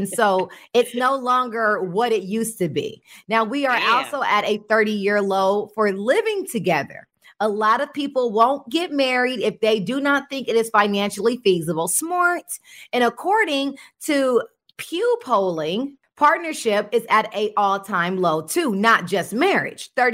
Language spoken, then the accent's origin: English; West Coast, United States; I know I'm biased. I'm just going to say it. I ain't right. I ain't wrong. I'm from the West Coast.